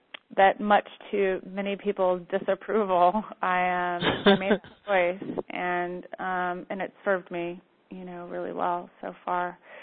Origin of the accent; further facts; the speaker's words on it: Houston, Texas, United States; also born or lived in New Orleans; now in Austin, United States; You know, I grew up in the South, in Houston and New Orleans, and wanted to go back down south and take this work to somewhere, you know, back to my roots kind of thing.